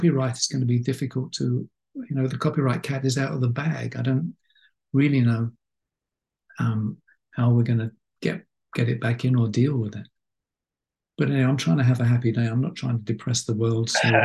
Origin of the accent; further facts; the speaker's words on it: United Kingdom; as a Brit, one of the things that fascinates me about America